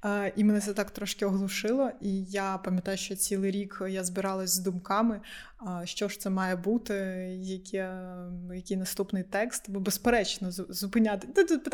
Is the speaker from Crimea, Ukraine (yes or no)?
yes; Crimea, Ukraine; оскільки я з Криму, я маю говорити про Крим.